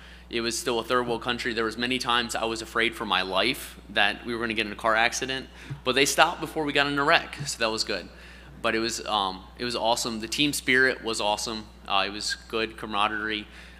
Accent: United States; to me as an American, I'm like, we're going to get yelled at.

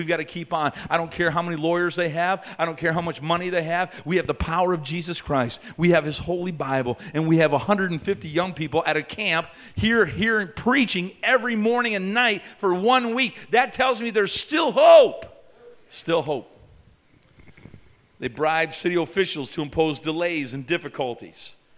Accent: Canada; Okay, I'm from Canada, so just remember that, okay?

